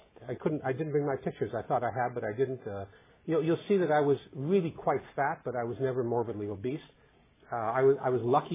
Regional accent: Winnipeg, Manitoba, Canada; in my hometown of Winnipeg, Canada, I am an old-timer. I'm a sort of a senior citizen with almost 19 years of abstinence.

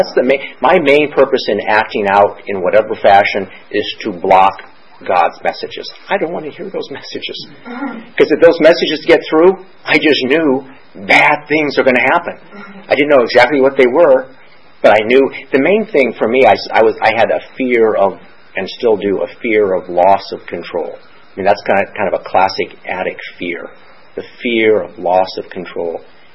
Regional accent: Ireland; I'm Irish, so I have a bizarre relationship with alcohol.

